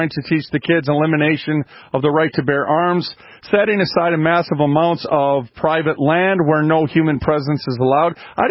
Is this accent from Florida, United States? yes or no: no; Minneapolis, Minnesota, United States; I was raised in North Minneapolis, the hood. It was very common to see bars on windows and gunshots at night.